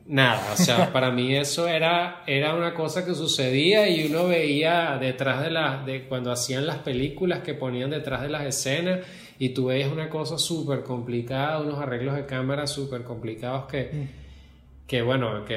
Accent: Caracas, Capital District, Venezuela; Originalmente soy de aquí, de Caracas. Y bueno, he vivido toda mi vida aquí. Mi papá es de Irán, mi mamá es de Venezuela. Pero bueno, yo me crié en Caracas.

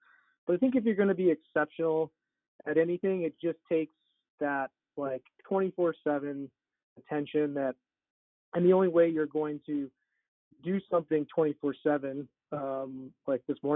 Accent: Wyoming, United States; So then I actually went to Wyoming, to my hometown, to practice for a couple of years, and it was like really boring and terrible

